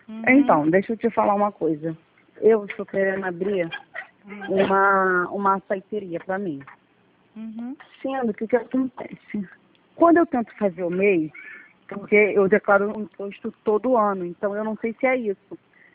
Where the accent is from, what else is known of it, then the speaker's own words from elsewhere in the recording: Itaguaí, Rio de Janeiro, Brazil; Sou do município de Itaguaí.